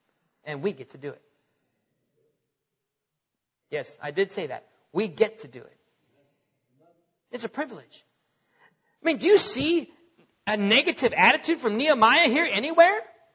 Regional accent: North Dakota, United States; I was born and raised in North Dakota, where there are more cows than people, okay?

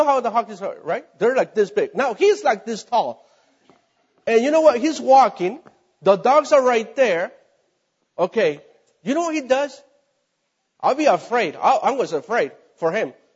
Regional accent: Mexico; I come from a village from Mexico. We were one of the poorest families that you can ever think.

